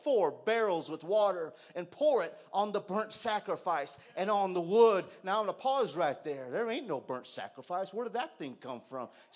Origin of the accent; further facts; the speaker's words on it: California, United States; Because I'm from California.